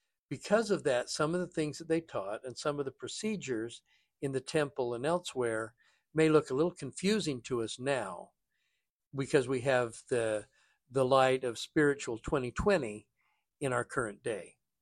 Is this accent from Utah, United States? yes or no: yes; Utah, United States; When I was growing up in Utah, we had our house that we lived in for quite a while had a carport next to the house.